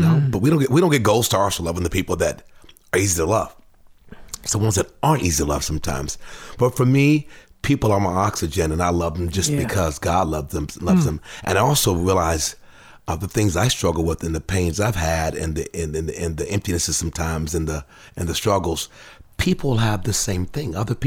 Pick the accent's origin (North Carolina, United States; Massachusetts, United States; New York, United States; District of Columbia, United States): District of Columbia, United States; Washington; I grew up on Capitol Hill, guys, about four blocks northeast of the U.S. Capitol building. Back in the day, it was called the Hood, but now it's Capitol Hill